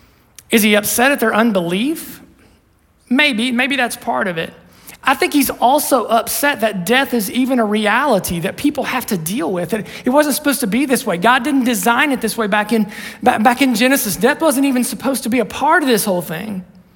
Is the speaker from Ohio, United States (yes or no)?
yes; Ohio, United States; Now, I've shared with you before that I grew up in Southern Ohio. I grew up in kind of a conservative, smaller, independent Baptist church.